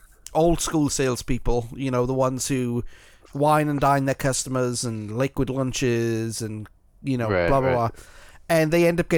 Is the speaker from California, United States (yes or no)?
yes; Los Angeles, California, United States; Hey, you know what? I love my hometown too. I just don't want to base my whole career around it.